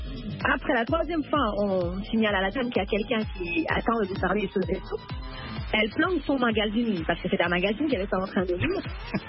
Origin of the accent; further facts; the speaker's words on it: DR Congo; J'ai un passeport du pays. Je suis congolaise